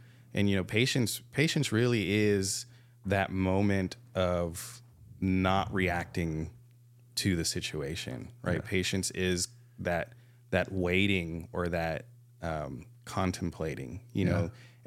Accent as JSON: {"language": "English", "region": "Hawaii", "country": "United States", "tie": "born or raised there", "said": "Well, you know, growing up in Hawaii, dude, you're always laid back and stuff."}